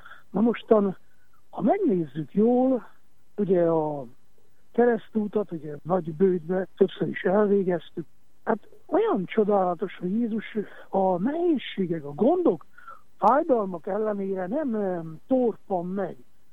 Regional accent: Miercurea Ciuc, Harghita, Romania; Én Csíkszeredai vagyok

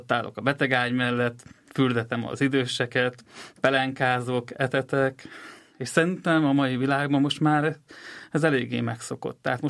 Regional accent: Vác, Pest, Hungary; Röviden magamról annyit szeretnék mondani, hogy Vácon születtem, báci lakos vagyok. Vácon is nevelkedtem föl.

